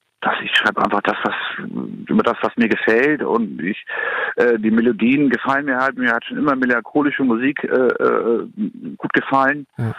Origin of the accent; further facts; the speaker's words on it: Kiel, Schleswig-Holstein, Germany; Ich komme aus Kiel, ist klar